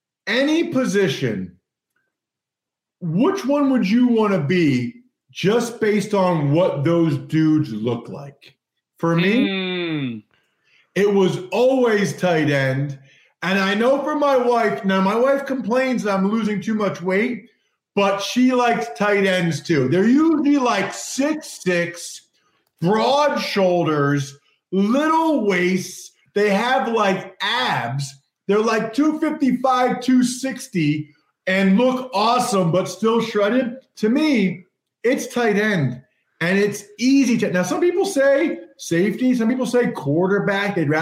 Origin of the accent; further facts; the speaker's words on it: Pennsylvania, United States; And then we're playing the Eagles, my hometown team.